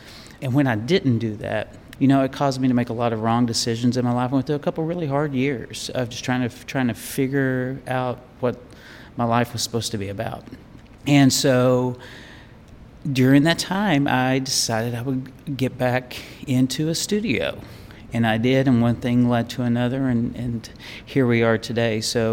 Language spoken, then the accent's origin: English; Kentucky, United States; So when I was growing up, I grew up in Eastern Kentucky, and you know, I loved to go out into the woods and stuff when I was a kid